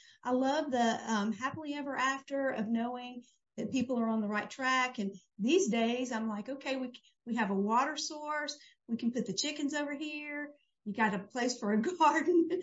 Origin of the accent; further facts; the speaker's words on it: Pascagoula, Mississippi, United States; Well, you know, I grew up in Pascagoula, Mississippi, And in Pascagoula, everybody pretty much went to the same school.